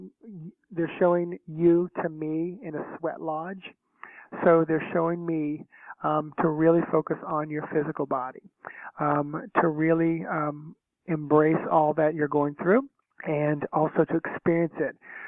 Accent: Orlando, Florida, United States; Yeah. Well, and that's where I do live. I live in Orlando, so this is my hometown.

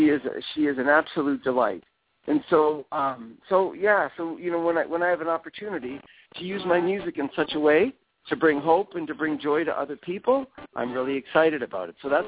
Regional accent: Canada; moved away; I'm originally from Canada, and I moved to this beautiful country in 1997.

